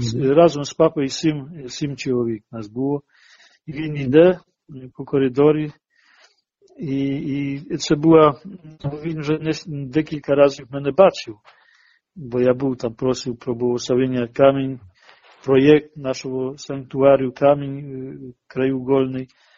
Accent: Zaporizhzhia, Zaporizhzhia Oblast, Ukraine; І я там говорю, що я з Запоріжжя і так далі.

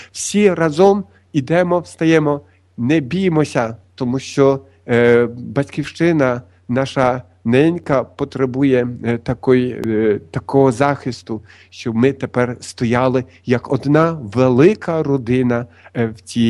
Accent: Poland; Ukrainian is a second language; now in Ukraine; Я ж не підкреслюю того, що я поляк, правда?

